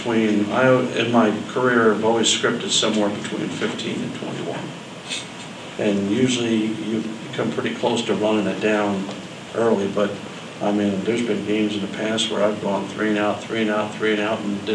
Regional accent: New Jersey, United States; I mean, I grew up in New Jersey.

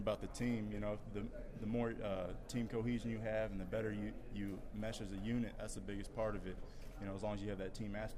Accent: Kansas City, United States; You know, I grew up in Kansas City, you know, Kansas boy, and came to KU not knowing what to expect.

